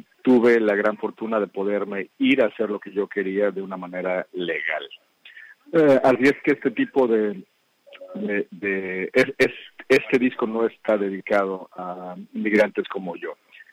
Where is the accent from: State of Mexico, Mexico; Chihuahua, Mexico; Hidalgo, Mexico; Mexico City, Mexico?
Mexico City, Mexico; moved away as an adult; now in United States; Yo soy de México, Ciudad de México, originalmente, nacido y crecido ahí, y me mudé a los Estados Unidos a los 21 años, en 1993